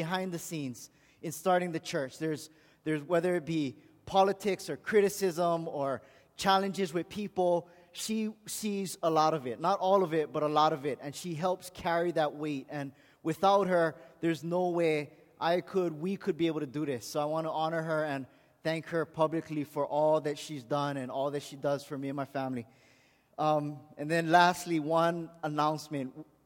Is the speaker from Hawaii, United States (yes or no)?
yes; Aiea, Hawaii, United States; I'm from Aya, and if you know anything about Aya, you have to either play soccer or baseball because it's in the water.